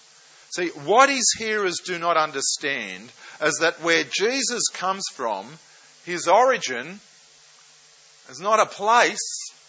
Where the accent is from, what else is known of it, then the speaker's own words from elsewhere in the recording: Lakemba, New South Wales, Australia; People from time to time ask me, where did you grow up? And sometimes I have to admit, with a tinge of embarrassment, I say, Lakemba. Lakemba, a working class suburb then and the Muslim heartland of the southwest now.